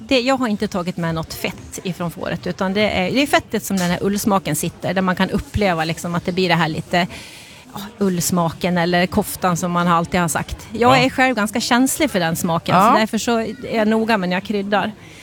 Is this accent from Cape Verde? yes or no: no; Falun, Dalarna County, Sweden; moved away; Ja, men herregud, jag kommer från Dalarna. Jag kommer från Falun ursprungligen, men har bott här i 21 år.